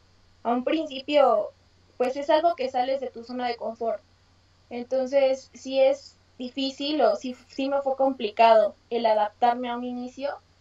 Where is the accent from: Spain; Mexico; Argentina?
Mexico; State of Mexico; Bueno, yo soy del Estado de México.